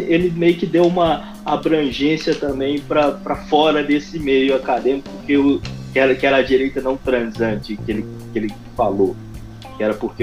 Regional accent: Brazil; falando sobre algumas coisas do meu ponto de vista como brasileiro

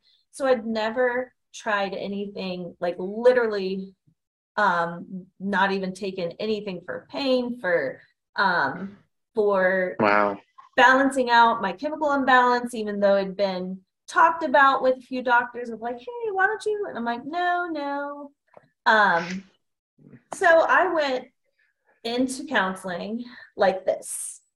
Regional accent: Georgia, United States; I'm from Georgia.

